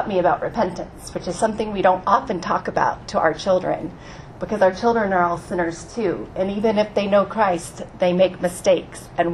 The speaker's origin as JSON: {"language": "English", "town": "Cincinnati", "region": "Ohio", "country": "United States", "also_born_or_lived": "Omaha", "said": "And we are originally from Cincinnati. Actually, I went to high school in Omaha. My parents live in Nebraska."}